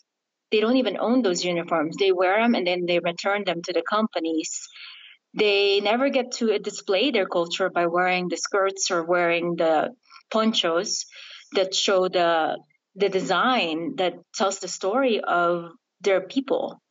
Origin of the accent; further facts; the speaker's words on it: Philippines; it resonates with me being Filipina